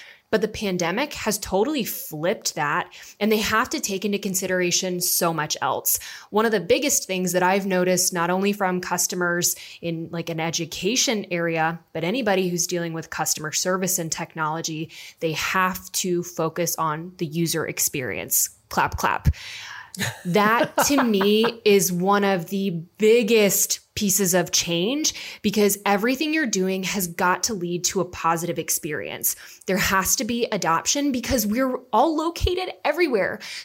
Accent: Virginia Beach, Virginia, United States; it was actually from a school in Virginia Beach, which shout out to my hometown area

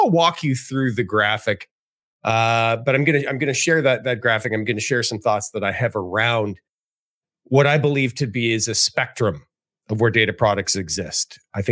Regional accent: Edmonton, Alberta, Canada; I've never gone to Edmonton, my hometown, in any sort of professional way.

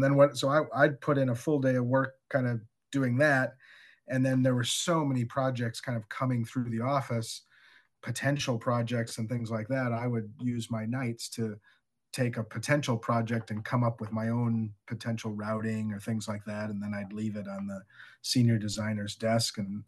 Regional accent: Madison, Wisconsin, United States; I grew up in Madison, Wisconsin, and went to the University of Wisconsin, majored in landscape architecture

